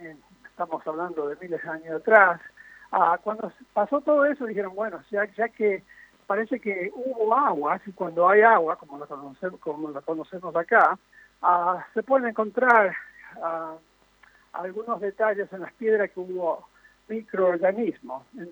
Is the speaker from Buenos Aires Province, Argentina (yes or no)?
no; Rosario, Santa Fe, Argentina; Nací en Fisherton y muy pronto nos mudamos al barrio de Arroyito, ahí en Rosario.